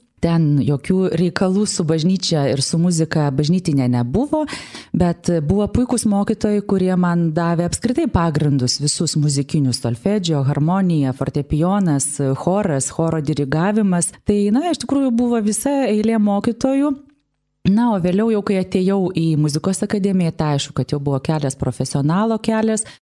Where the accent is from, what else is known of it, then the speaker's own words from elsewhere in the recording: Telšiai, Telšiai County, Lithuania; Aš pati esu žemaitė, kilusi iš Telšių.